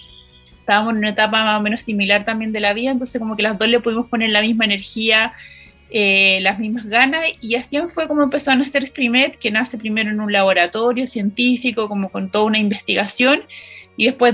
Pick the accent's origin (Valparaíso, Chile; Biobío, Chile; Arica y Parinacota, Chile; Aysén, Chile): Biobío, Chile; Concepción; also born or lived in Santiago; las dos somos sureñas, ella es de Los Ángeles, yo de Concepción.